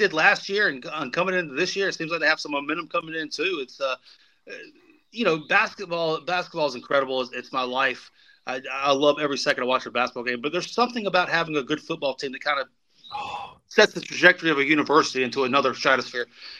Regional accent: North Myrtle Beach, South Carolina, United States; Man, I grew up in North Myrtle Beach, so I grew up playing golf quite a bit.

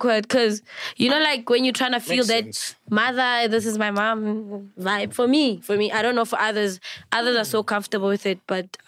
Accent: South Africa; Actually, I'm a South African. That's all it can be. But I'm a full Venda by bloodline. But I was raised by a very beautiful Sotho woman.

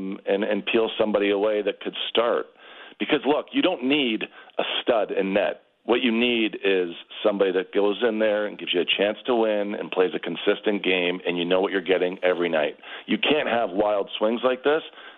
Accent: Toronto, Ontario, Canada; you're my hometown. If there's anybody from a rooting interest, it's the Toronto Maple Leafs.

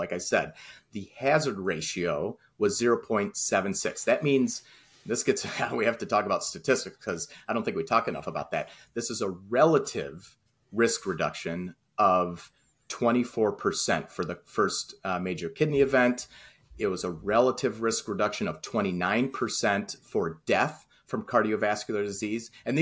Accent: United States; accent: Michigan Chicago; with my Michigan Chicago accent

